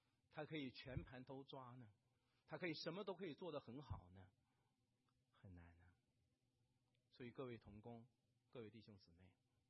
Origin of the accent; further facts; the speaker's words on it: China; 我们中国人很大，中国太大了，中国有北方人有南方人